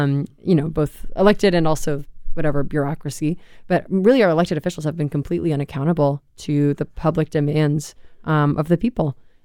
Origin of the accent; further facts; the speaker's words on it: United States; the first one is because I'm Palestinian. But I would say the bigger one is that it's because I'm American.